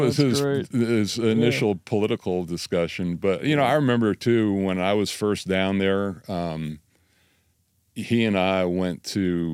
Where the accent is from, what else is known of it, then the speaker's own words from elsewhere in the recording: Connecticut, United States; And coming from the north, growing up in Connecticut, you know, the Greek life is not a big thing.